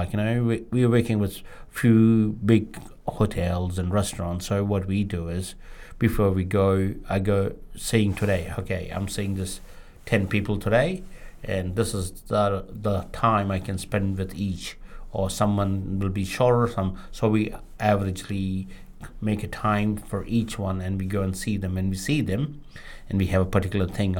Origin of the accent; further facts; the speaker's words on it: New Plymouth, Taranaki, New Zealand; Because we are from New Plymouth, so we hiring people from New Plymouth